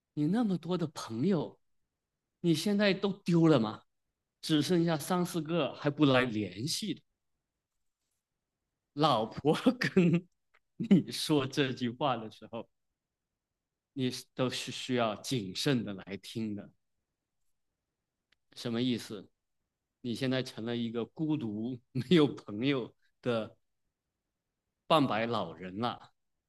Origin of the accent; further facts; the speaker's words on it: China; 但是呢，我们中国人呢都比较文艺范， 至少那些流传下来，那不文艺的都没有流传下来。